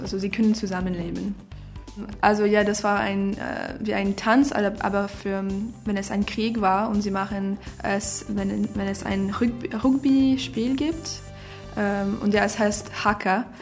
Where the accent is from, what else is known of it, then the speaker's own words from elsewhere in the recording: Switzerland; German is a second language; ich komme aus der Schweiz, ich bin 21 Jahre alt. Mein Vater kommt aus Amerika und meine Mutter kommt aus Neuseeland. Und ich habe mein Studium gemacht in Genf.